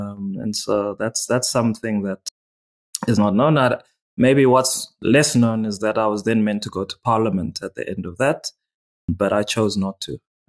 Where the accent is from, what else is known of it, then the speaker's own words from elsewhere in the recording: Pretoria, Gauteng, South Africa; you know, born and raised in Pretoria, South Africa.